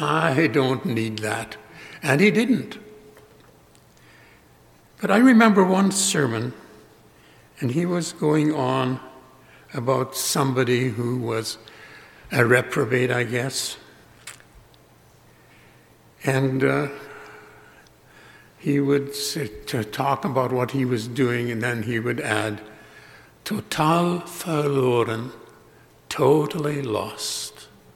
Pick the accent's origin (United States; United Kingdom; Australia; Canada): Canada; Grunthal, Manitoba; Now, I grew up in Grunthal, in the hotbed area of evangelism in Manitoba. Not Grunthal so much, but that whole area, Steinbeck, Rosenart, Gorditz, there were so many other villages, Landmark among others.